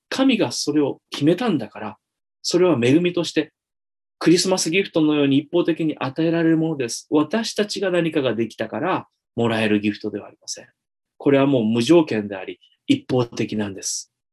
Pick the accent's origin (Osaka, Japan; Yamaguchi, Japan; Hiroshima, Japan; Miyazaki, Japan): Hiroshima, Japan; Kake; ね、その加計町の出身です。本当にその小さな田舎の町で生まれて、高校卒業するまでそこで育ちました。ほとんどその町を出たことはありませんでした。